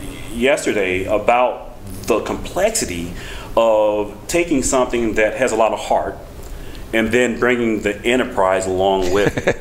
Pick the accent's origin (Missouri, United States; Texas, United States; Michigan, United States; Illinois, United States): Illinois, United States; Chicago; I'm in 64 degree weather, which is crazy for this time of year for me. I'm from Chicago.